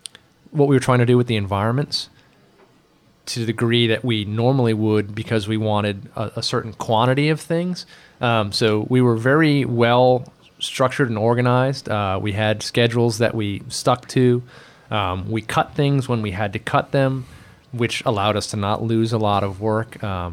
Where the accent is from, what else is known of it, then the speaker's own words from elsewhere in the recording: Massachusetts, United States; I grew up in Massachusetts.